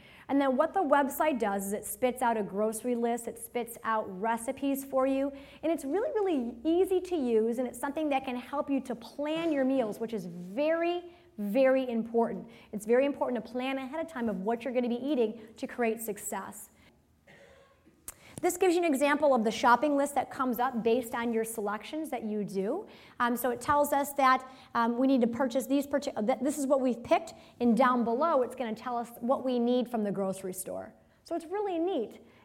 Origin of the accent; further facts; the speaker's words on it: Michigan, United States; I grew up on hamburgers and french fries and meatloaf and potatoes growing up in Michigan.